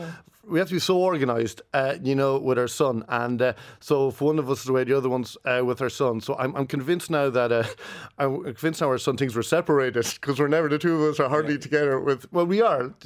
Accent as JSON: {"language": "English", "town": "Kells", "region": "County Meath", "country": "Ireland", "tie": "born or raised there", "lives_now": "Dingle, Ireland", "said": "I grew up in Kells, County Meath. I have a lot of love for the Royal County. And Julie grew up in Dingle in Kerry. So through love and compromise, I'm now living in Dingle."}